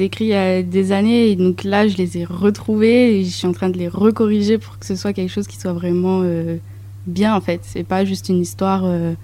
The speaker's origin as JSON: {"language": "French", "country": "France", "tie": "born or raised there", "said": "je suis née en France, mais j'ai toujours vécu ma vie ici. J'ai été bercée un petit peu par le quartier Mistral avec ma grande sœur Marwa"}